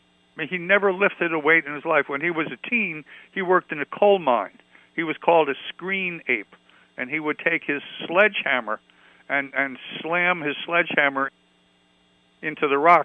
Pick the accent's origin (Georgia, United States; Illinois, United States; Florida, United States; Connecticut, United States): Connecticut, United States; Stamford; I grew up in Stamford, Connecticut, which is about 65 miles from Yankee Stadium.